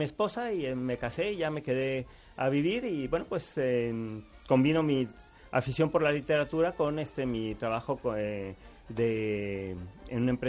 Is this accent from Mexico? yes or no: yes; Mexico; yo como mexicano, pues tengo una visión muy distinta, ¿no?